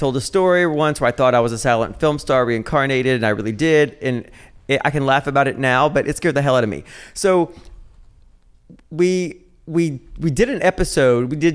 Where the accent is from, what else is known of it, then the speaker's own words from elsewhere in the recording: Nashville, Tennessee, United States; I'm from Nashville.